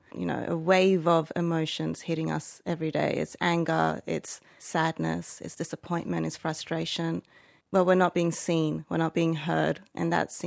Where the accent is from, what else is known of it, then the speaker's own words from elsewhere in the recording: Iran; So growing up in Iran, I wouldn't have had the chance to go to school.